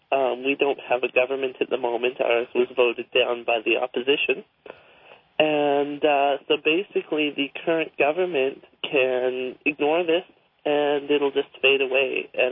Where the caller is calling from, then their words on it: Edmonton, Alberta, Canada; from Edmonton in the Nighthawk Bill.